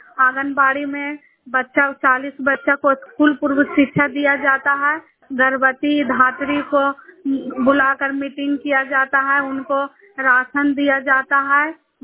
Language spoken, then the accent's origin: Hindi; Harnaut, Bihar, India; मेरा नाम हरनौद प्रखंड के रहने वाली हूँ, पचौड़ा पंचायत की हूँ, नालंदा जिला के।